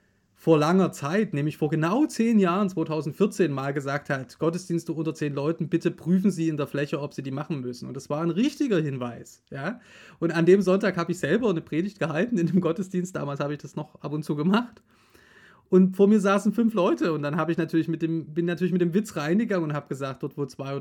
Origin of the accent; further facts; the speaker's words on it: Saxony, Germany; ich komme ja aus Sachsen